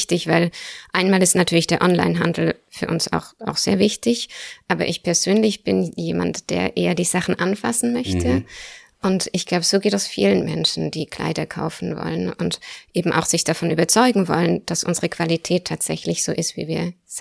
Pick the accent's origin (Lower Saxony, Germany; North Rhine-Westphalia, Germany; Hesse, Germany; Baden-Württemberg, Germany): Baden-Württemberg, Germany; Asperg; Ich bin in Asberg aufgewachsen, mein Mann kommt aus Convestheim. Das heißt, meine Eltern sind in Asberg, meine Schwiegereltern in Convestheim.